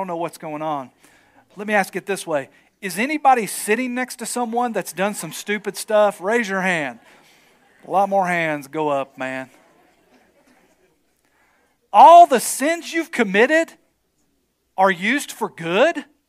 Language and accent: English; Bible Belt, United States; It's like we're growing up in the Bible Belt here, and everybody says they're a Christian down here.